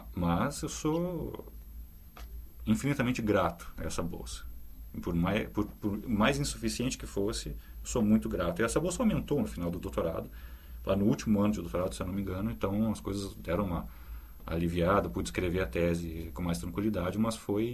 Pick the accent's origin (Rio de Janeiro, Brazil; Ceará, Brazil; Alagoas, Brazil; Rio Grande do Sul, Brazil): Rio Grande do Sul, Brazil; Porto Alegre; moved away as an adult; now in United Kingdom; Eu descobri que eu sou porto-alegrense morando na Inglaterra. Eu não sabia que eu era porto-alegrense. Eu não digo nem brasileiro. Eu descobri que eu sou porto-alegrense vivendo lá.